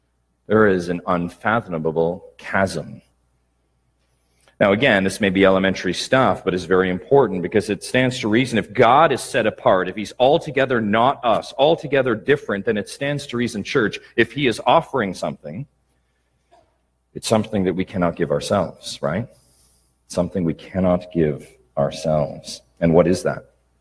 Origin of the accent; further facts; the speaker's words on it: Peterborough, Ontario, Canada; now in United States; We are in Michigan right now. We are from Peterborough, and in between us is one of the greatest natural wonders